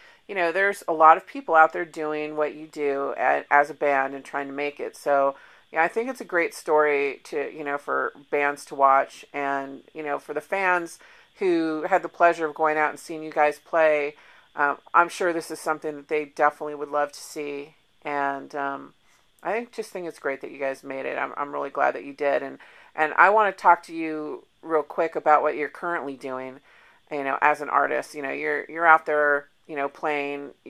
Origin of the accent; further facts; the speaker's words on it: West Coast, United States; because I was from the West Coast, and I never really had the pleasure of learning about Tough Luck.